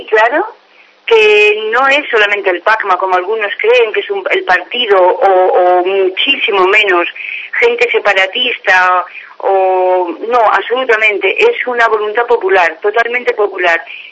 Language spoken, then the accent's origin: Spanish; Valencian Community, Spain; yo soy valenciana, pero que he vivido en el extranjero toda la vida